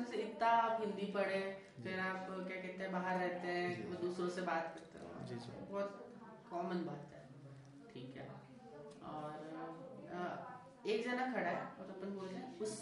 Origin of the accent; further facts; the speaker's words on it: Rajasthan, India; जैसे हम भी अब राजस्थान के हैं तो हम भी हमारी बोली बोलते हैं तो मेरे में भी बहुत हिंदी के शब्द आ जाते हैं और ये बाहर के शब्द आ जाते हैं